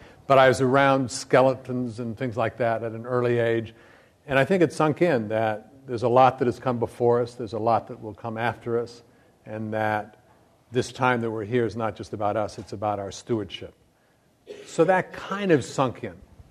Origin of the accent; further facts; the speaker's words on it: Flagstaff, Arizona, United States; I grew up in Flagstaff, Arizona.